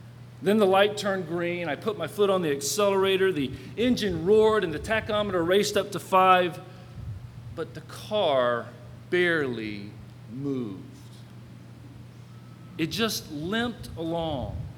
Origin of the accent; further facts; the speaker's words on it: Charlotte, North Carolina, United States; Our first destination was Charlotte, North Carolina, my hometown, and I was really looking forward to it.